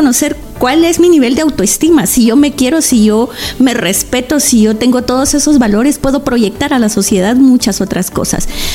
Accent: Guatemala; la palabra Nahual para nosotras como guatemaltecas, significa mucho.

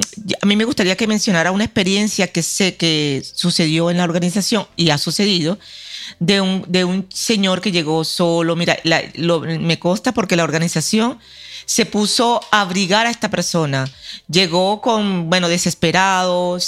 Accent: Venezuela; yo soy venezolana de padres colombianos, de migrantes colombianos, y nací en Venezuela.

